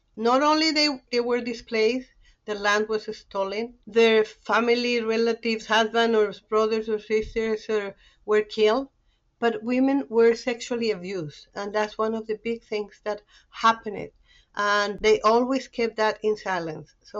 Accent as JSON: {"language": "English", "country": "Colombia", "tie": "born or raised there", "moved": "yes", "lives_now": "Canada", "said": "I grew up in Colombia and came to Canada like 33 years ago."}